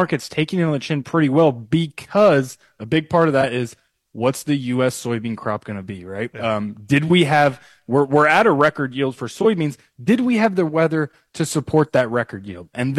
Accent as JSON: {"language": "English", "town": "Assumption", "region": "Illinois", "country": "United States", "tie": "born or raised there", "said": "Yeah, so born and raised in Central Illinois, in Assumption, to be exact."}